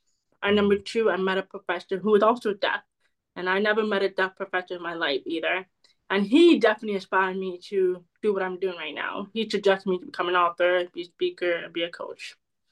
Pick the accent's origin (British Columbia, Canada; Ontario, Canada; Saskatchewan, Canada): Ontario, Canada; Toronto; I'm from Canada, yes.